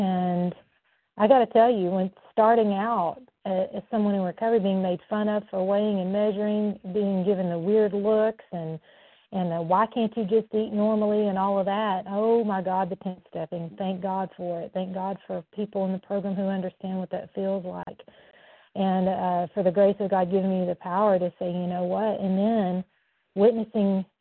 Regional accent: Tennessee, United States; now in Orlando, United States; I'm from Tennessee, gratefully recovered, but I'm currently in Orlando, Florida.

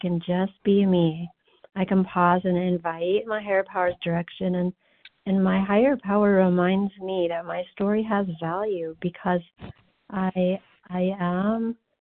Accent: Missouri, United States

